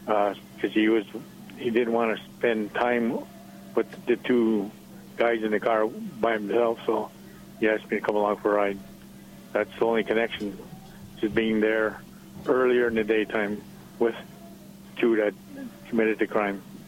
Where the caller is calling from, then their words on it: Sudbury, Ontario, Canada; I'm calling from Sudbury, Ontario